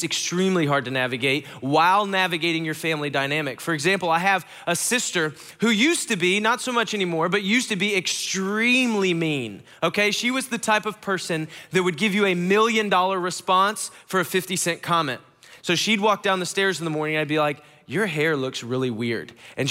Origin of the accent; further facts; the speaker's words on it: Ohio, United States; So I grew up in Ohio, which is not close to here. Very cold, very corny.